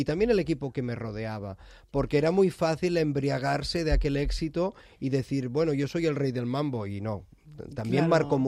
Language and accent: Spanish; Sabadell, Catalonia, Spain; Se pensaban que era italiano y incluso en alguna entrevista me decían, pero es que hablas muy bien español, pero si soy de Sabadell.